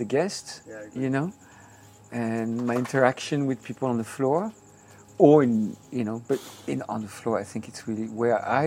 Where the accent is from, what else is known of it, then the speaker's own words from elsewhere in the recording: Bourgogne-Franche-Comté, France; I grew up in Burgundy. I'm from a farmer family, so my grandparents were vegetable farmers.